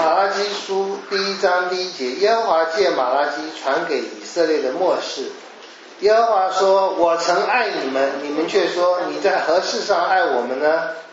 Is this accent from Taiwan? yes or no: yes; Taiwan; 从小到大我在台湾长大